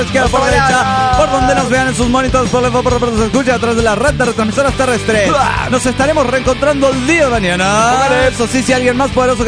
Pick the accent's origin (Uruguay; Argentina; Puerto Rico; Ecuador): Ecuador; Ibarra, Imbabura; el de Ibarra, Ecuador.